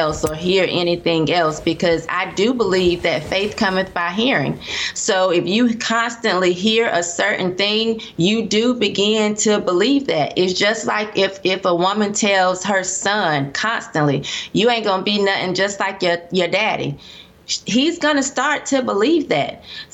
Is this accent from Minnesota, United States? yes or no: no; Durham, North Carolina, United States; Okay, so I was raised in Durham, North Carolina.